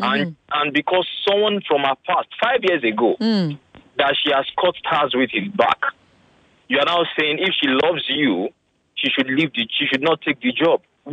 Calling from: Ikeja, Lagos, Nigeria; I'm calling from Ikeja.

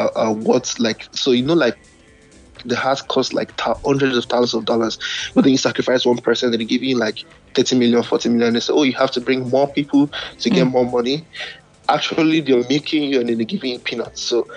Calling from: Canada; Canada, actually.

